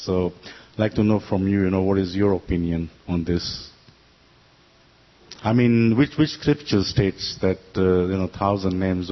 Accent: London, United Kingdom; I'm from England, from London.

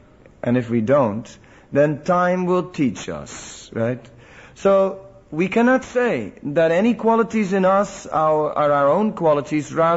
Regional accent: Amsterdam, North Holland, Netherlands; I was from Amsterdam, and that should say enough in itself, right? I think everyone understands what it's like to grow up in Amsterdam and just, to have too much money in your pocket and not knowing what to do with it.

